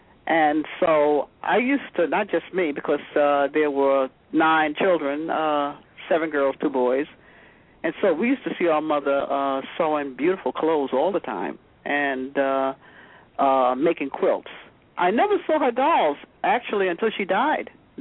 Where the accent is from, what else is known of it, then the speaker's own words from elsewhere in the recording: Brooklyn, New York, United States; also born or lived in Long Island; now in Palatine Bridge, United States; I was born in Brooklyn, New York, and lived in Brooklyn for, 25, 26 years until I moved out of Brooklyn into Long Island, New York.